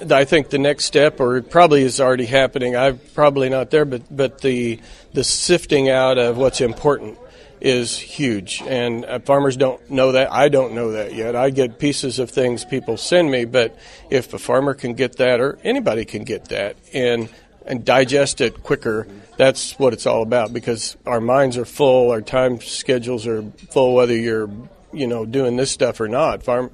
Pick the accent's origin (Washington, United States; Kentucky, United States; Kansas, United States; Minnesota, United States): Kansas, United States; White Cloud; Well, I'm from White Cloud, Kansas, Chuck, in the northeast corner.